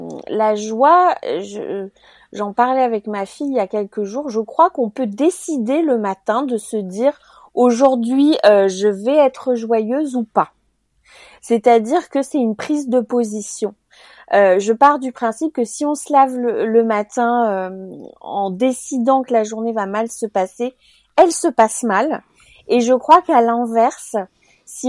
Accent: Cameroon; j'ai grandi en Afrique. Alors, je dis en Afrique parce que j'ai grandi dans plusieurs pays d'Afrique, dont principalement le Cameroun.

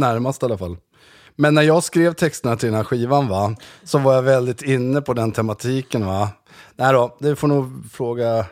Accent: Gäddede, Jämtland County, Sweden; also born or lived in Östersund; föräldrar var ju gröna vågare som flyttade upp från Stockholm till Gäddede. Så jag är född i Östersund, men vi bodde uppe i Gäddede.

